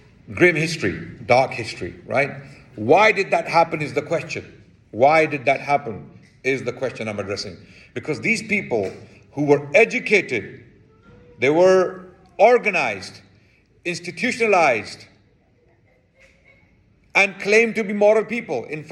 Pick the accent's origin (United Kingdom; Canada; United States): United Kingdom; Sorry, I'm from Britain, so I don't know your terminology.